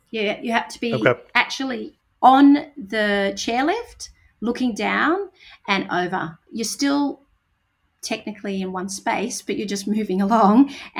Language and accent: English; Australia; which as an Australian, I was quite embarrassed to say that I didn't know that.